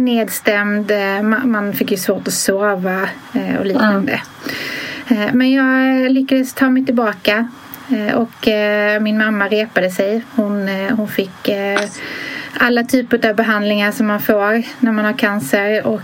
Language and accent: Swedish; Skåne, Sweden; now in Stockholm, Sweden; Jag är från Skåne men bor i Stockholm